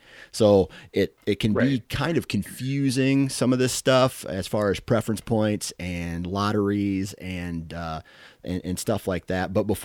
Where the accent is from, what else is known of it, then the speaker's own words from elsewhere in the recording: Midwest, United States; because I'm a Midwesterner. I'm a flatlander, as you guys probably would call us.